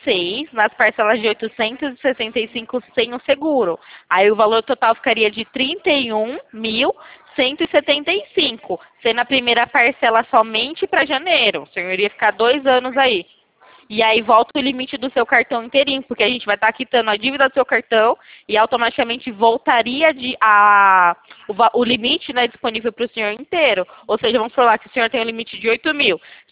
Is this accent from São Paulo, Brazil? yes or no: yes; Campinas, São Paulo, Brazil; Então, eu sou aqui de Campinas